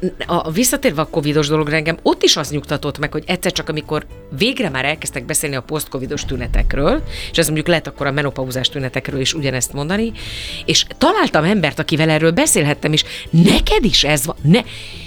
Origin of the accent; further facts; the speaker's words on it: Eger, Heves, Hungary; also born or lived in Szentes; hogy egri lány vagyok, ott születtem, nekünk ugye ott a szőlő volt a prioritás